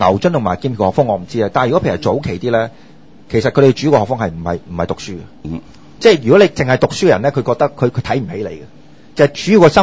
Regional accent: China; 尤其是我哋中國人咧，嗰個公開演說嘅技巧咁差嘅話

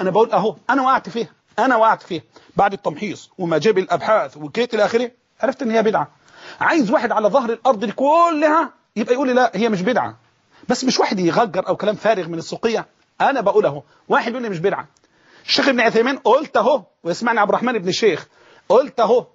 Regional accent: Mansoura, Dakahlia, Egypt; عندنا في المنصورة بيجيبوا الشيخ مثلا معمول له إعلانات في كذا وكذا

